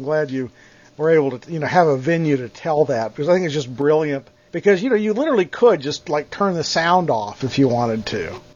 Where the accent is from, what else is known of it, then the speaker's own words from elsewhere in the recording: Dallas, Texas, United States; I grew up in the Dallas area, and you didn't always have everything apparently coming out all at the same place.